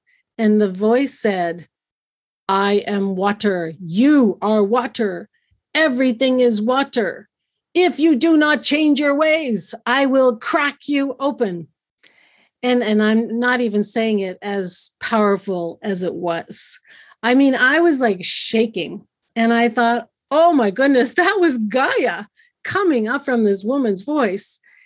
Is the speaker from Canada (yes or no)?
yes; Canada; because I'm from Canada